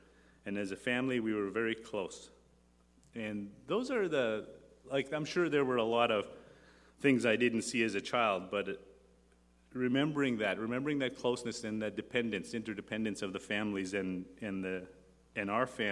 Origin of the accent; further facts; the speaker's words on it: Alberta, Canada; I'm a Métis from the Canadian North.